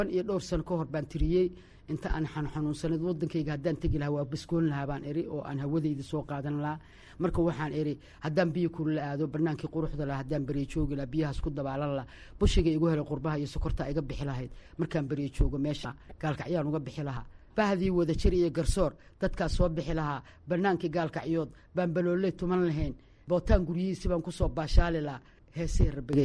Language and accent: Somali; Galkayo, Galmudug, Somalia; Magaaladaydii inaan joogo maantayta uhin baa iga timid maalinta aan soo degayay, iyo maantayta oo aan joogo Galmudug